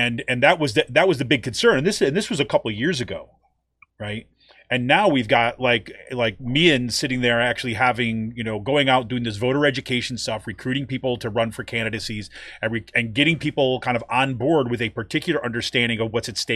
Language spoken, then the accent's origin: English; Utica, New York, United States; now in Pennsylvania, United States; I'm not from Pennsylvania, right? I'm from kind of central New York. I'm from Utica, New York.